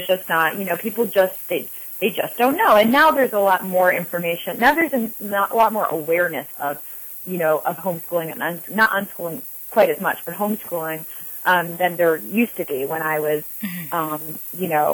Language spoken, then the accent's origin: English; New Jersey, United States; I grew up in New Jersey.